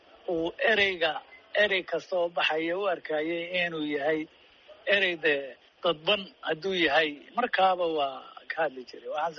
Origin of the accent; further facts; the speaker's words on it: Somali Region, Ethiopia; moved away as an adult; now in United States; waxaan ku soo barbaaray dalka Ethiopia oo qoomiyad ku joogaan deegaanka Soomaalida especially weliba Soomaalida iyo Oromada halkaas aan ku soo barbaaray